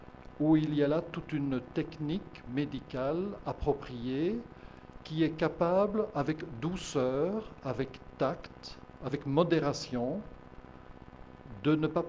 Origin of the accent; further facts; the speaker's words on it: Belgium; parce que je suis belge et parce qu'en Belgique